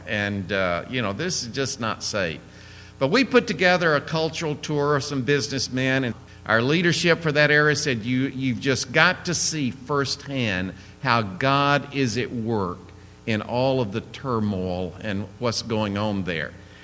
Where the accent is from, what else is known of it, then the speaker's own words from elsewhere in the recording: Clinton, Mississippi, United States; And it's just great to be back in Mississippi. I grew up in Clinton.